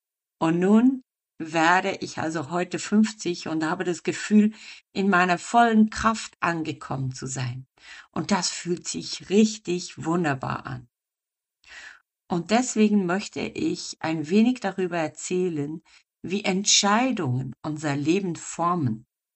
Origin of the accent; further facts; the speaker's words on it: Bern, Switzerland; unseres wunderschönen Hauses am Thunersee, wo ich aufgewachsen bin